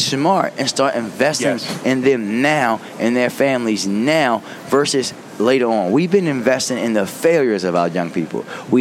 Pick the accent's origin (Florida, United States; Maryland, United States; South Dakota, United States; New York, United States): Maryland, United States; Baltimore; I survived growing up in Baltimore in the 90s, right?